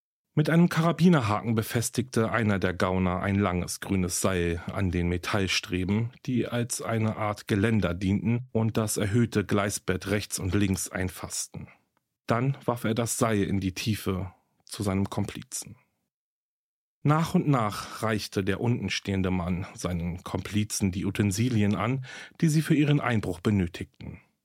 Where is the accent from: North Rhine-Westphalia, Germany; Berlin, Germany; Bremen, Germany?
Berlin, Germany; Aber gut, für den heutigen Fall begeben wir uns nach Berlin. Meine Heimatstadt